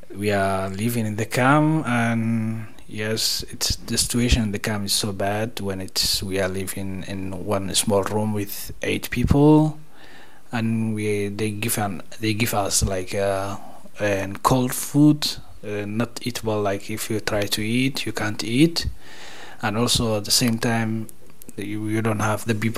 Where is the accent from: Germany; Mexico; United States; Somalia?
Somalia; I am from Somalia and I arrived here like 3rd of April 2021. I'm here 3 years and a few months.